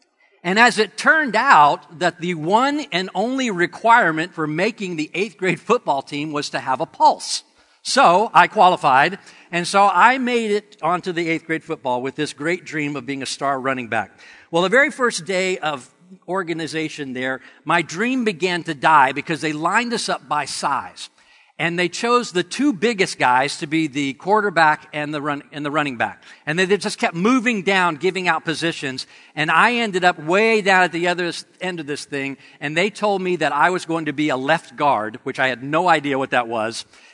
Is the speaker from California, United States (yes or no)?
no; Georgia, United States; but the time that I was growing up in Georgia, in the educational system, and that's where I, you know, my formative years were, I was there from grade 2nd through 12.